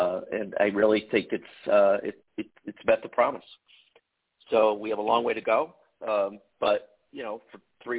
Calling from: Manhattan, New York, United States; I'm actually in Manhattan, probably not far from you.

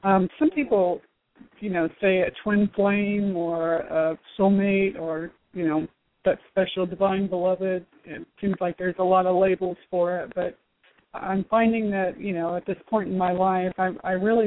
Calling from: Florida, United States; I'm calling from Florida.

